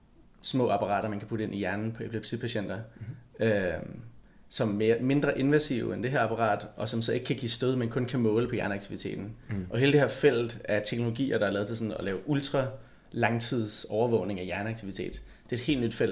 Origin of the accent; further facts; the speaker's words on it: Bagsværd, Capital Region of Denmark, Denmark; now in San Francisco, United States; og jeg er 26 år, og jeg er fra København og vokset i Bagsvær